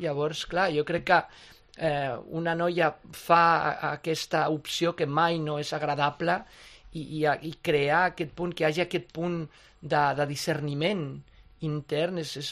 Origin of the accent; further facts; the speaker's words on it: Mexico City, Mexico; moved away as an adult; sóc nascut a Mèxic, llavors. Vaig viure a la ciutat de Mèxic 22 anys